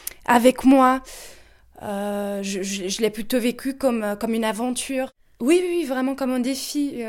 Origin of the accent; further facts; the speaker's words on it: Portugal; French is a second language; moved away as an adult; now in Paris, France; et je suis portugaise. Et j'habite à Paris depuis 4 ans.